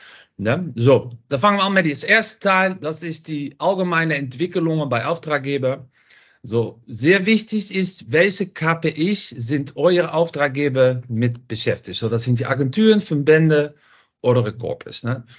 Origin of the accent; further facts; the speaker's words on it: Netherlands; German is a second language; Man hört das auch ein bisschen, ich komme aus Holland.